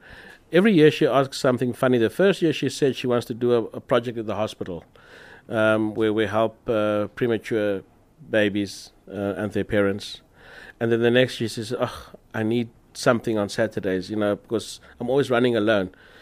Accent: Oshana, Namibia; the NPC in the north of Namibia, which is where we are all from. We are from Angwediva or Shakati and the surrounding areas.

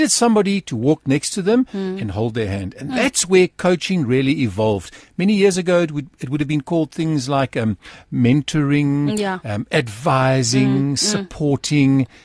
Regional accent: Port Elizabeth, Eastern Cape, South Africa; I come from Port Elizabeth.

